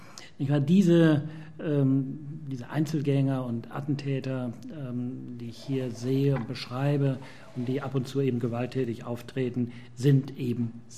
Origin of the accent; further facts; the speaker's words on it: Germany; Ich meine, ich komme eben aus Deutschland.